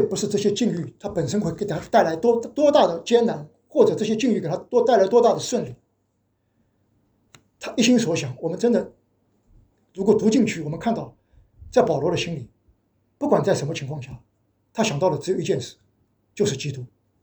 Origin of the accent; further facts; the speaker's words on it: China; 我们中国人都知道秘诀是不外传的，而且秘诀是最最最最重要的。